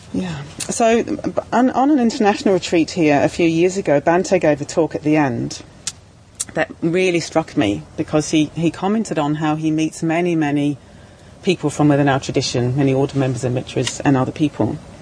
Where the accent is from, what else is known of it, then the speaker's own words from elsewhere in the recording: New Zealand; I'm from New Zealand. I'm 20 years younger, more or less, than Aryamati.